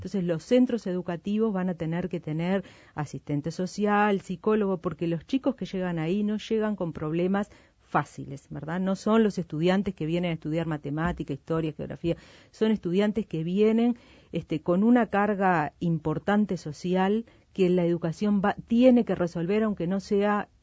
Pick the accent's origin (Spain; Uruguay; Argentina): Uruguay; Montevideo; also born or lived in Canelones coast; Yo soy de Montevideo.